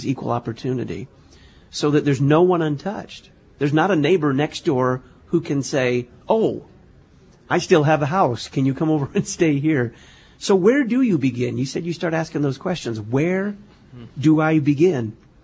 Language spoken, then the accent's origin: English; Texas, United States; I grew up in Texas, and so the tornadoes were...